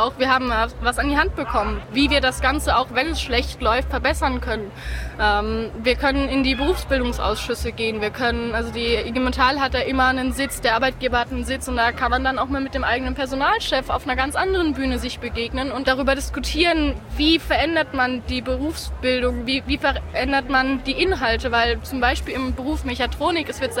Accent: Darmstadt, Hesse, Germany; Also ich komme aus Darmstadt und habe gerade letzte Woche meine Abschlussprüfung gemacht.

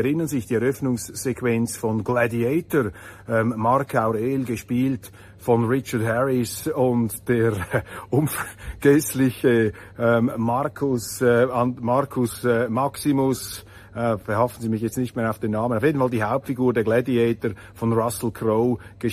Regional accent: Switzerland; da habe ich überhaupt kein Problem als Schweizer

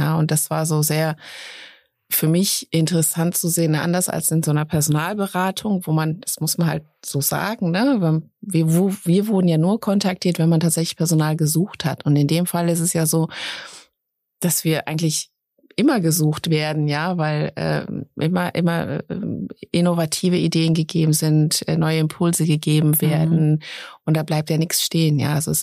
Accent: Troisdorf, North Rhine-Westphalia, Germany; moved away as an adult; also born or lived in Wiesbaden; now in Frankfurt, Germany; tatsächlich aus der Nähe von Köln. Also ich bin geboren in Troisdorf und auch dort aufgewachsen und bin vor knapp 20 Jahren dann nach Hessen beziehungsweise erst nach Wiesbaden und dann nach Frankfurt gezogen.

